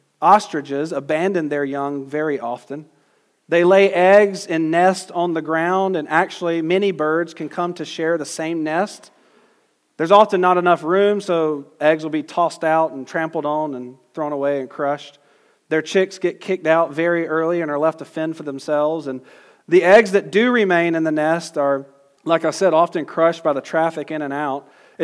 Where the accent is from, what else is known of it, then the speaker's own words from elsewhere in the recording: Georgia, United States; but I'll just say hesed because I'm from Georgia.